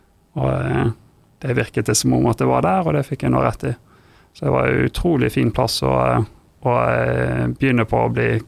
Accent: Bergen, Vestland, Norway; also born or lived in Tromsø; Jeg er oppvokst i Bergen

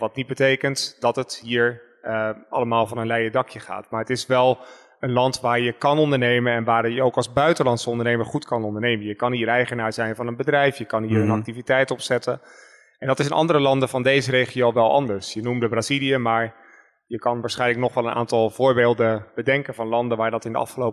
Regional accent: Netherlands; moved away as an adult; now in Colombia; als Nederlander, als je hier komt en dan iedereen heeft hier een cv van 10 A4'tjes.

